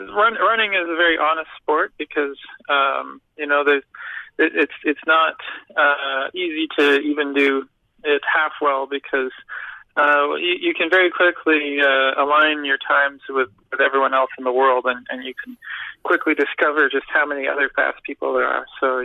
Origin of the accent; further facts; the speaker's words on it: Ottawa, Ontario, Canada; because when I was younger, growing up in Ottawa, it was all about skiing.